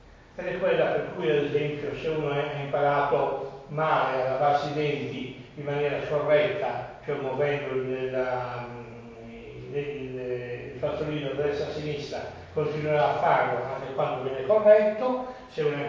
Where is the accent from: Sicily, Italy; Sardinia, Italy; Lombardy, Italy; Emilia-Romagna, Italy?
Sardinia, Italy; Sassari; born there; posso raccontare che sono nato a Sassari ed è vero.